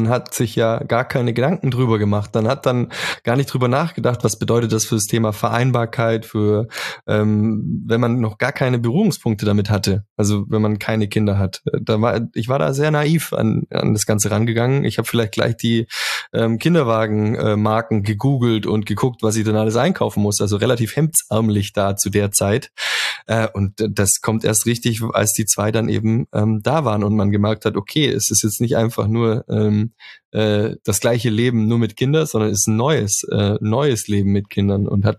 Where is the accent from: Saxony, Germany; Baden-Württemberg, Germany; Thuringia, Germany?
Baden-Württemberg, Germany; Ich habe mit 17 die Realschule abgeschlossen und bin dann halt ganz normal, wie so, was man so als Schwabe macht, gleich Ausbildung als Maschinenbediener, Zerspannungsmechaniker damals.